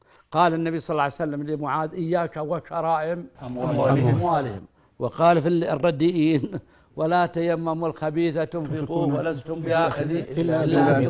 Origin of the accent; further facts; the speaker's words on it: Saudi Arabia; هذه يا أخي تختلف بعض البلدان، بأن عندنا في السعودية مثلا الحمد لله ما هي محتاجة للزكاة